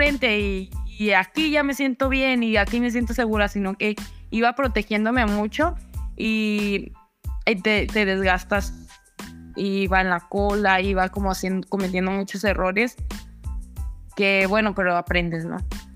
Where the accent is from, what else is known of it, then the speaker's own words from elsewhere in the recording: Colombia; yo como colombiana, ¿cómo regresas tú a tu casa